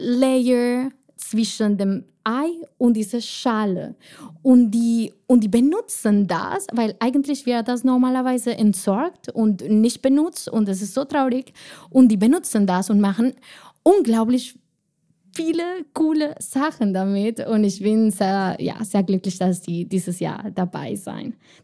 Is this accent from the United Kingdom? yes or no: no; Colombia; German is a second language; now in Germany; Ich komme aus Kolumbien und ich mag es einfach zu glauben, dass ich einfach die Sonne mit mir immer bringe.